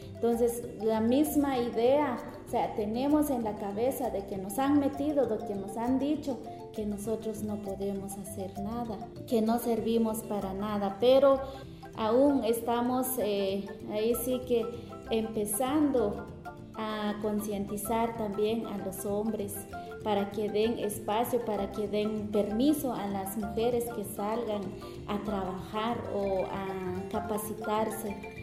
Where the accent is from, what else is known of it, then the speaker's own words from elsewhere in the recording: Sololá, Guatemala; vengo del departamento de Sololá, Guatemala.